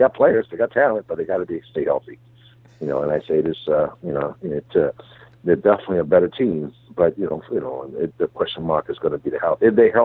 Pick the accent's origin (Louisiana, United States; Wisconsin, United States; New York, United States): New York, United States; I've always been a basketball fan growing up in New York.